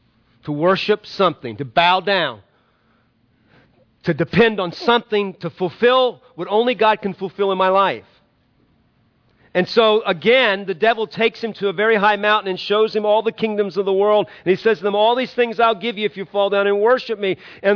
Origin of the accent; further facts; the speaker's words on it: New Orleans, Louisiana, United States; I mean, I know a little bit about this growing up in New Orleans when hurricanes come through and there's no water.